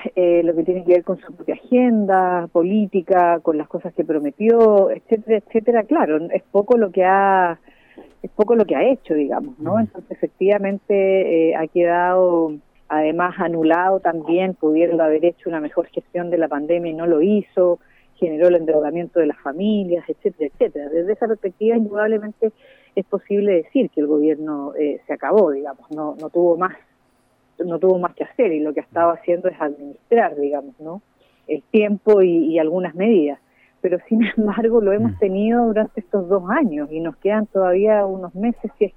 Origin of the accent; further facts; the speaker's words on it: Chile; seguimos padeciendo, literalmente como pueblo chileno, seguimos padeciendo la acción y la omisión de este gobierno